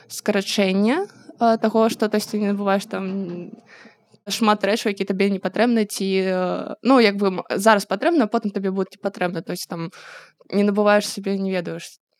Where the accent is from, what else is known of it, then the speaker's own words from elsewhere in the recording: Zhodzina, Minsk Region, Belarus; дагэтуль я займалася гэтым у Жозіна, калі я сама з Жозіна, вось, і мы там ладзілі экалагічную ініцыятыву ў горадзе, нам па 13 гадоў было